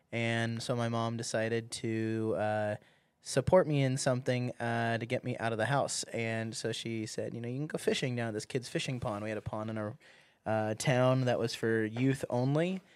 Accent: Olympia, Washington, United States; Yeah, so Washington State. So I grew up in Washington State, Olympia, Lacey area, south of Seattle a little bit. And so I fell in love with fishing there, but it wasn't really there that I got hooked.

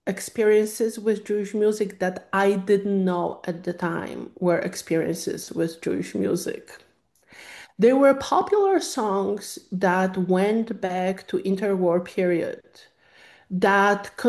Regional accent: Łódź, Łódź Voivodeship, Poland; I grew up in Poland. I grew up in what was at the time the second largest city in Poland, Łódź, as we call it in Polish, Lodz, as it is called in Yiddish. And I was born there.

